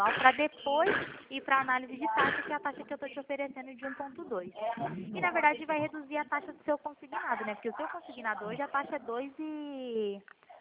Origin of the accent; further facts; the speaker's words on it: Pirassununga, São Paulo, Brazil; Ah, tá, é que eu sou de Pirassununga.